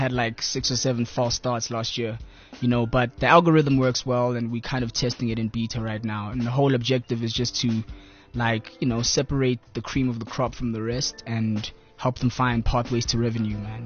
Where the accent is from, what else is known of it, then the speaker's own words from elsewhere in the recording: Gauteng, South Africa; My background? Ah, man, I'm from Spraydview in the east of Johannesburg.